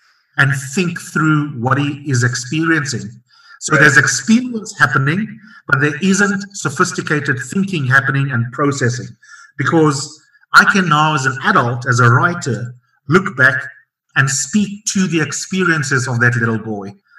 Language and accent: English; Grahamstown, Eastern Cape, South Africa; to one of the best schools in my hometown of Grahamstown, which is where I was raised.